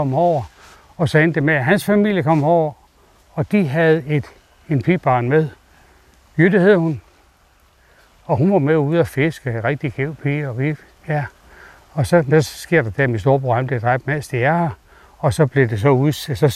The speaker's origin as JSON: {"language": "Danish", "town": "Sejrø", "region": "Zealand", "country": "Denmark", "tie": "born or raised there", "said": "jeg er født og opvokset her på Sejrø. Herude, jeg er født ude i den nordøstre ende af Kongstrup, ude på Kongstrup Mark."}